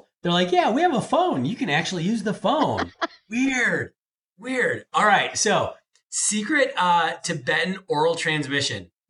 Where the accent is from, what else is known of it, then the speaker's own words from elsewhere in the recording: Evanston, Illinois, United States; The Oldani Entrepreneurial Law Center here in my hometown of Evanston, Illinois.